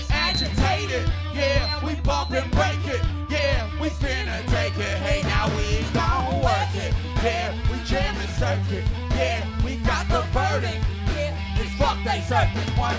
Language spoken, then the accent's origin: English; Oakland, California, United States; If you're just coming in … We're from Oakland, California.